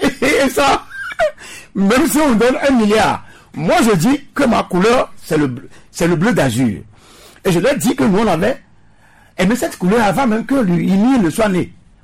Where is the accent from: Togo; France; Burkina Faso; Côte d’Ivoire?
Togo; Le Moro Naba au Burkina ne fera jamais ça. Pourquoi c'est chez nous au Togo?